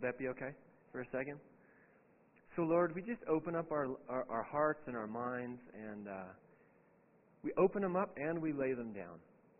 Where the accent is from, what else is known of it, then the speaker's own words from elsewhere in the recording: Vancouver, British Columbia, Canada; So I grew up in Vancouver, and there's three ski mountains in the city of Vancouver, like inside the city limits, which is pretty fun.